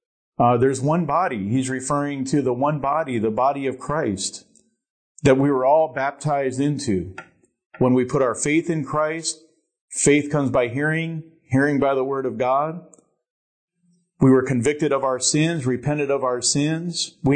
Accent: Pennsylvania, United States; growing up in Pennsylvania with cold winters and snow, that's one of the fun things we would do is race cars on the AFX track.

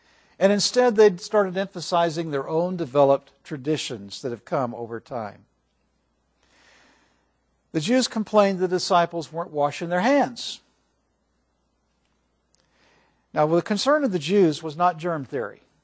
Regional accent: Missouri, United States; Now, I was raised in Missouri, not in California, But in Missouri, there was this culture among second grade boys that girls had cooties.

